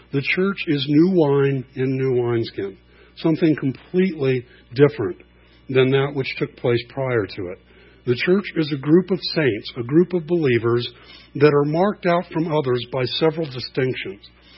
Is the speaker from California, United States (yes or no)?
yes; Montebello, California, United States; I grew up in East L.A., Montebello. There was a lot of Russians that migrated there that had prophecies and left just before communism.